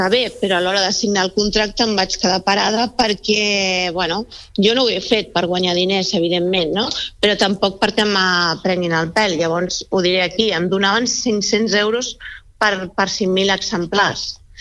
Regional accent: Barcelona, Catalonia, Spain; born there; now in Sant Feliu de Guíxols, Spain; jo sóc nascuda a Barcelona, però sóc guixolenca d'adopció i empordanesa per devoció.

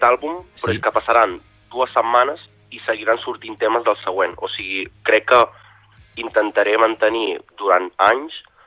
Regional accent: Calonge, Catalonia, Spain; soc un artista de Calonge que porta ja gairebé 10 anys fent música

